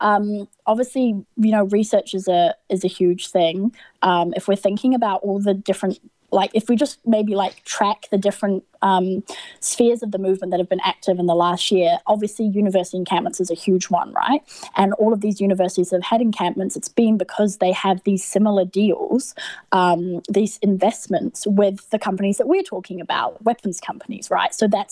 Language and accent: English; New Zealand; I grew up in Aotearoa, New Zealand, so I would say that New Zealand is actually like complicit